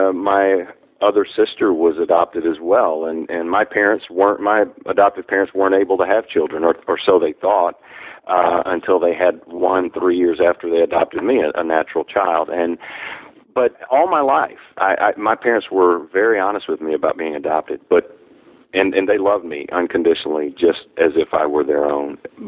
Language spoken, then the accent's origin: English; New Orleans, Louisiana, United States; born there; I was born in New Orleans, and my father got my mother to go out and get a job as a barmaid at 15 years old